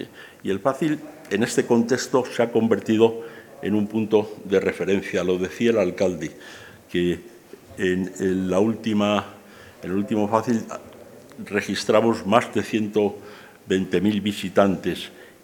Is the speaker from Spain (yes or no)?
yes; Béjar, Castile and León, Spain; De alguna manera es mi ciudad. Yo soy de Béjar